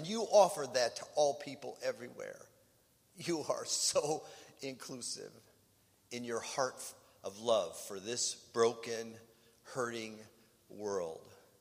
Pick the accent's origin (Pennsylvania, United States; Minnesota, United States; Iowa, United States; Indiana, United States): Minnesota, United States; Minneapolis; Now, some of you know that I grew up in Minneapolis, and Minneapolis is a focal point of turmoil and hurt and injustice.